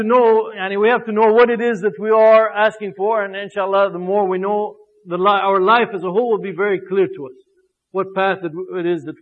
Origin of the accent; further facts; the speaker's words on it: United States; You know, for me as an American, this is like, it's almost like a vampire